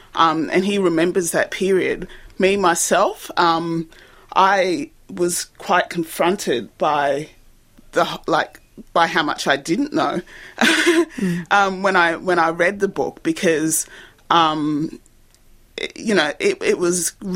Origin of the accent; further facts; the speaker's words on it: New South Wales, Australia; I grew up in the Hunter Valley.